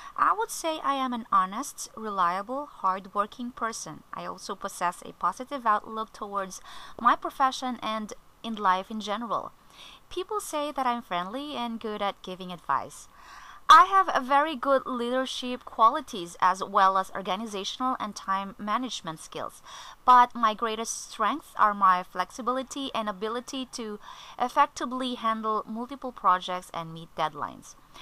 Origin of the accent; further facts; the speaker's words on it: Philippines; I'm from the Philippines.